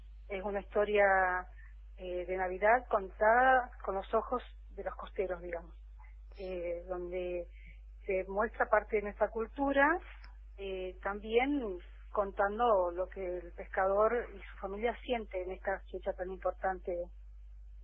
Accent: Puerto Sánchez, Entre Ríos, Argentina; quiénes somos los costeros de Puerto Sánchez.

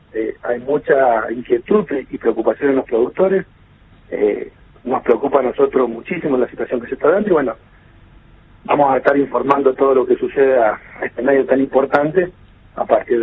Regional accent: San Rafael, Mendoza, Argentina; nos preocupa muchísimo como mendocinos y sobre todo como sanrafalinos

